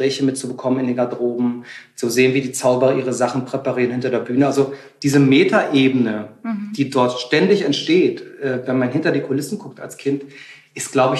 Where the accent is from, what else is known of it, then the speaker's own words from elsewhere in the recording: Berlin, Germany; Wir kommen aus der DDR, wir sind in Ostberlin hier gewohnt, ich bin ja auch groß geworden.